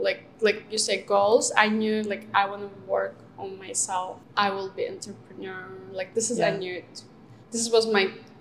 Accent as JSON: {"language": "English", "region": "Moscow", "country": "Russia", "tie": "born or raised there", "second_language": "English", "said": "it's originally a Turkish-Azerbaijani name. My parents are from Azerbaijan, and I was born and raised in Moscow"}